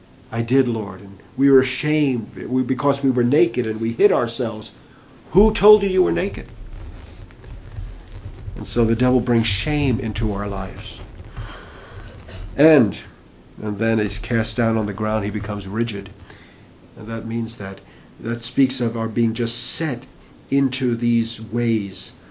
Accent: Medford, New York, United States; I grew up in Medford, Long Island, and went to school out there, and there was this fellow, Vinny.

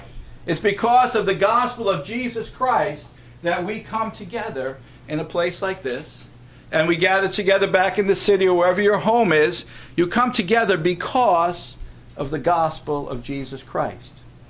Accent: United States; born there; Because I thank God that I was born here in America and that God has blessed this land.

